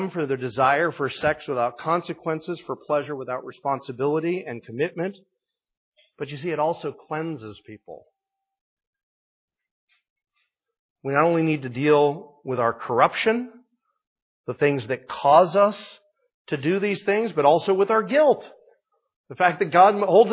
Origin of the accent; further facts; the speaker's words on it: Columbus, Ohio, United States; I participated in an abortion protest in the streets of my hometown in Columbus, Ohio.